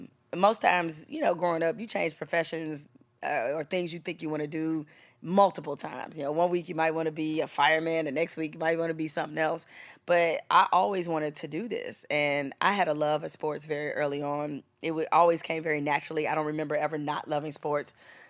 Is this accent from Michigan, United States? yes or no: yes; Detroit, Michigan, United States; it goes back to, you know, growing up in Detroit in the hood.